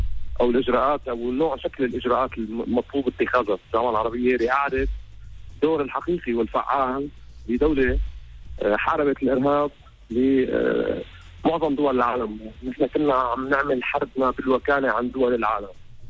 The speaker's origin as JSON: {"language": "Arabic", "country": "Syria", "said": "نحن عرب ندافع عن العرب كعروبة ونحن سوريين بعدها"}